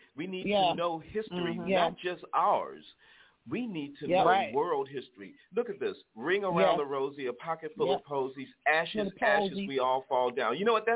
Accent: Bermuda; I grew up in Bermuda on an island. It was a British protectorate, okay?

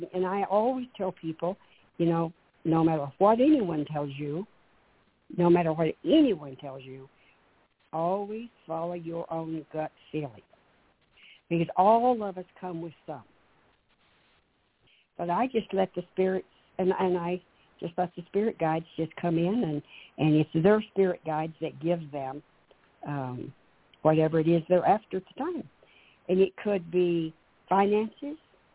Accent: the South, United States; I grew up in the South, and you didn't call adults by first names.

